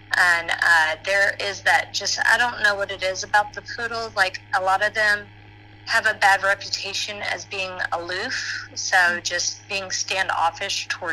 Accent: Florida, United States; now in Tennessee, United States; We ended up settling down in Tennessee because I am from Florida and he is from Michigan.

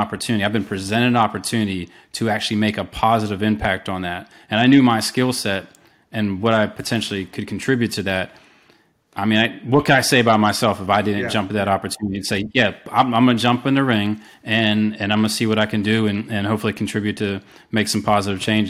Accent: Pennsylvania, United States; visiting friends in jail when I grew up outside Pittsburgh

